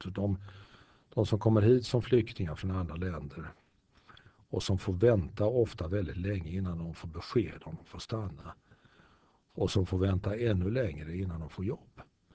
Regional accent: Stockholm, Stockholm County, Sweden; jag är född i Stockholm. Bodde mina 10 första år i Stockholm och uppenbarligen så är det så att språket formas under de här 10 första åren.

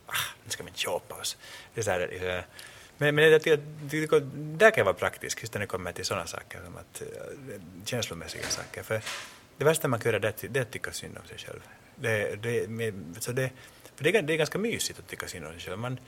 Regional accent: Finland; also born or lived in United States; Och sen flyttade vi till Finland och där finns det bara ortodoxa och lutheraner. Och min familj var lutheraner

